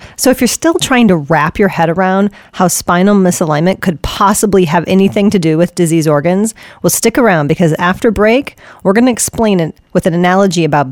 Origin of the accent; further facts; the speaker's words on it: New England, United States; Yes, we are from New England.